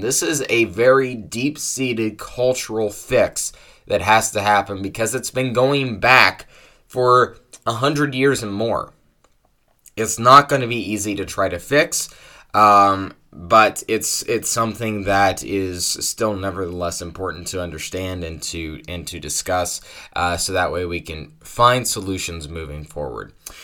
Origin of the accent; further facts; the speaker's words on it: Ohio, United States; If you don't know, I'm from Ohio, obviously, as is he